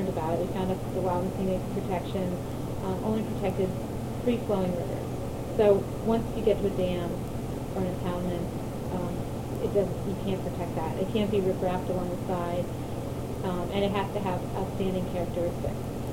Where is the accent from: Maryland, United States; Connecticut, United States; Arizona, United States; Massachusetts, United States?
Massachusetts, United States; Sudbury; And I grew up in Sudbury, so it was the first river I ever canoed, and it's a very beautiful river, as you know.